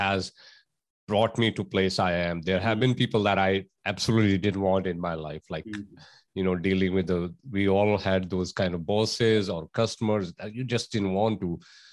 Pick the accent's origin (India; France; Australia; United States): India; growing up in India, we have cultural values, we have spiritual values, but what we are not taught is about mindset, the power of mind.